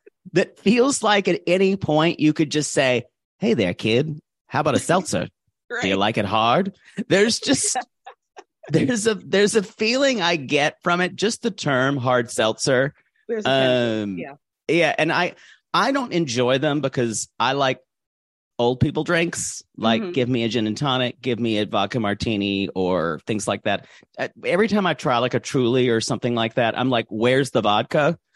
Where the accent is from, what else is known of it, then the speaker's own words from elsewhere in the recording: the South, United States; I grew up in the South. There's something about her that reminds me of every girl I went to high school with.